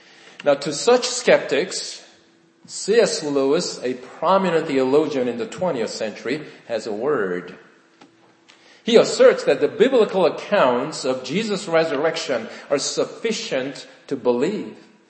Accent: South Korea; Would you believe if I said that I was born and raised in South Korea?

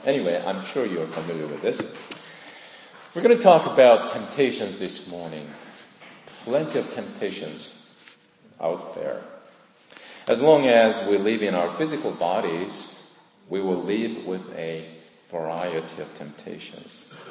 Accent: South Korea; When I was growing up in Korea

